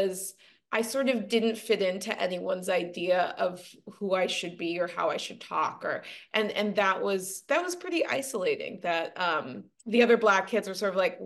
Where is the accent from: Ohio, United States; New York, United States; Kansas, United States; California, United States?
California, United States; born there; So I was born just outside of Los Angeles.